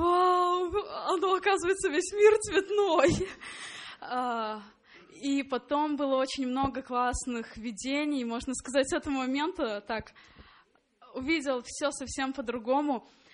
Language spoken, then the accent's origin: Russian; Belarus; я из Беларуси.